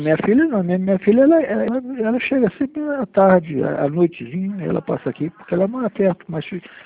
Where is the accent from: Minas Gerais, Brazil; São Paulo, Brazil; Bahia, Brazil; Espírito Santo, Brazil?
Minas Gerais, Brazil; Eu sou mineiro, uai.